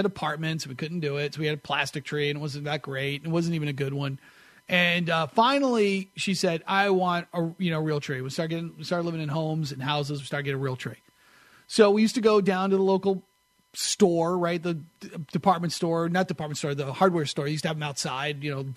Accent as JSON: {"language": "English", "region": "New Hampshire", "country": "United States", "tie": "born or raised there", "said": "my wife, who's from Florida, and I'm from New Hampshire, I grew up having real trees in my house"}